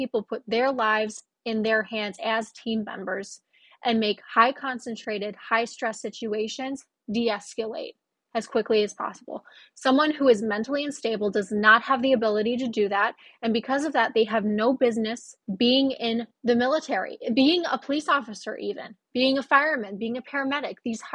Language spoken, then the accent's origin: English; United States; As an American, I want my taxpaying dollars to go towards a highly competent military.